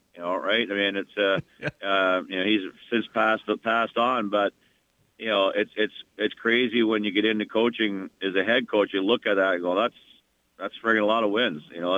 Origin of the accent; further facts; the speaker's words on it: Canada; being Canadian, I never really looked up to the American college hockey coaches